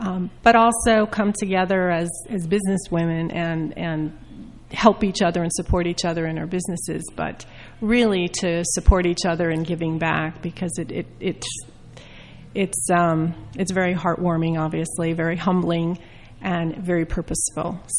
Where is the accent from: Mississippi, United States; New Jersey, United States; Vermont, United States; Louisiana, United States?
New Jersey, United States; I'm from Bergen County originally